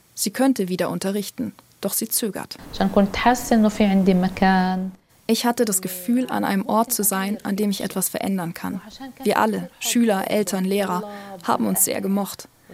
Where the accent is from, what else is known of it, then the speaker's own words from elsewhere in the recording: Palestine; Ich bin Palästinenser. Meine Identität ist palästinensisch.